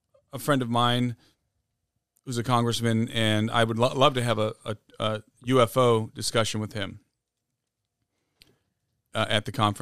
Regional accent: Cleveland, Ohio, United States; born there; now in Bozeman, United States; I was born in Cleveland, but I've lived in Bozeman for 10 years.

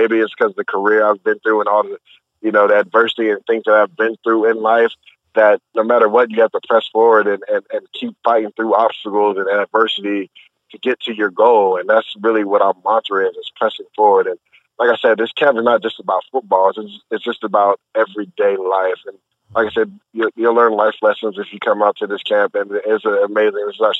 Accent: Tampa, Florida, United States; I really wanted to give back to the community that gave so much to me growing up in Tampa.

